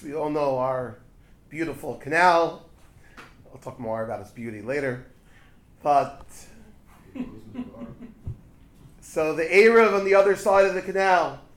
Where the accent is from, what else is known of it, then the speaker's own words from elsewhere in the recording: Brooklyn, New York, United States; I'm a Brooklynite. I grew up in Flatbush.